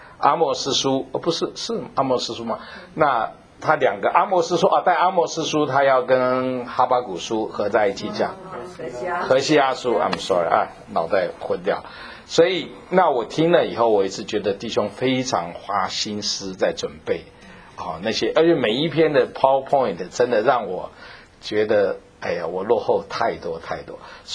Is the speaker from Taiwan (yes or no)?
yes; Taiwan; moved away; 我小时候在台湾也没有看过这个雁啊